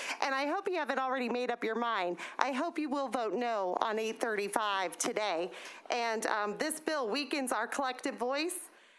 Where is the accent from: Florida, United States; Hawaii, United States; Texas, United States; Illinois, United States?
Florida, United States; from Alachua County, Florida.